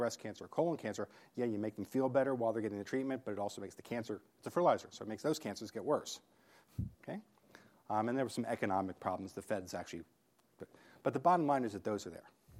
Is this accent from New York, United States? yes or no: yes; New York, United States; she's from New York, by the way, my hometown.